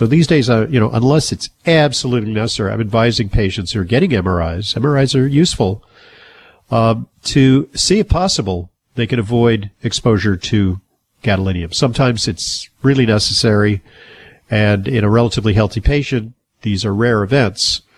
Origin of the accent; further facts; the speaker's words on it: Manhattan, New York, United States; We got Marilyn from Manhattan, New York, my hometown.